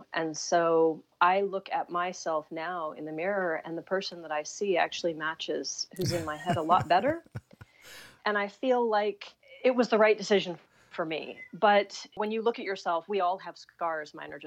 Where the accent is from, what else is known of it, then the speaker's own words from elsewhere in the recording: United States; as an American, of course, we have to do everything within a year